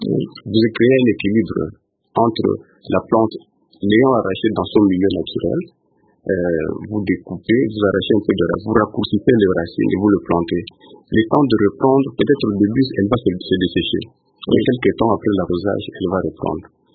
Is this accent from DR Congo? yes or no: yes; Kinshasa, DR Congo; Et même si chez nous, à Kinshasa, dans beaucoup de parcelles, on trouve cette plantule